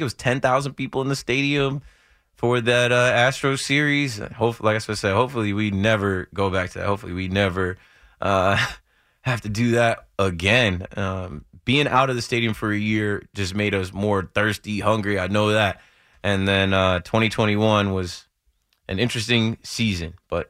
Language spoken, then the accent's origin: English; New Jersey, United States; I'm from Jersey. I'm in New York all the time.